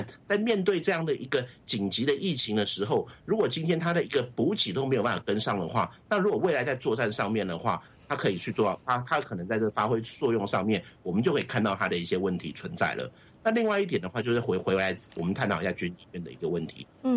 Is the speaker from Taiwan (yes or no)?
yes; Taiwan; 我们台湾这边叫做军政医学